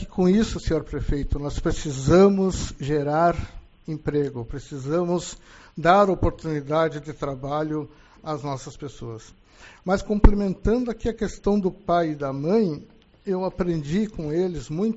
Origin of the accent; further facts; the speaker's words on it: Uruguaiana, Rio Grande do Sul, Brazil; Sinto a energia para recomeçar tudo de novo, com toda a força e amor por nossa Uruguaiana, minha terra.